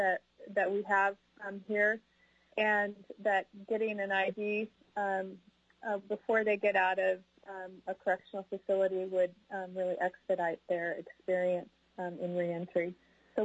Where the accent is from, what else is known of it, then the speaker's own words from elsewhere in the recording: Fairbanks, Alaska, United States; I am from Fairbanks, Alaska, 109 Niffin Road.